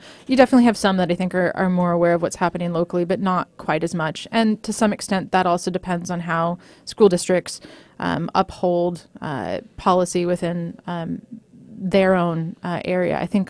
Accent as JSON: {"language": "English", "region": "California", "country": "United States", "also_born_or_lived": "San Francisco", "lives_now": "Goleta, United States", "said": "I'm originally from Sonoma County in Northern California. I was born in San Francisco and moved again slowly south."}